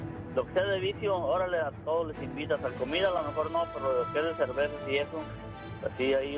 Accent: San Juan de los Lagos, Jalisco, Mexico; Originario de San Juan de los Lagos, Jalisco.

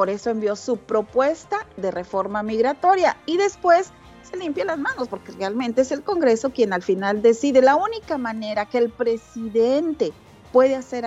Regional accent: Mexico; now in United States; te lo dice alguien quien es bien mexicana. Soy súper mexicana, adoro mi país

